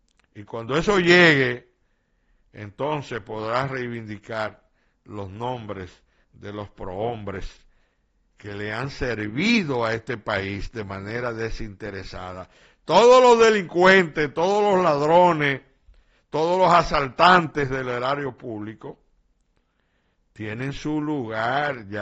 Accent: Montecristi, Monte Cristi, Dominican Republic; No sé si el encuentro en Montecristi, en mi patria chica, fue el primero

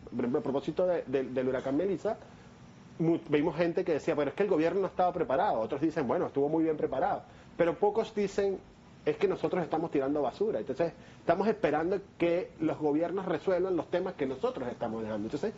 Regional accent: Venezuela; born there; nací en Venezuela, claro. Nací en Venezuela hace 41 años. Con mucho orgullo yo digo que soy de las tres nacionalidades, porque siento tanto amor como por Venezuela, que es mi patria

